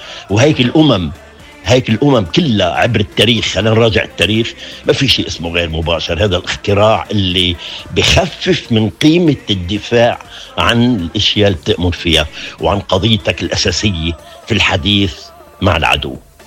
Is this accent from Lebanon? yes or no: yes; Lebanon; ما حدا بيودي قضيتي أكتر أكتر مني أنا كلبناني.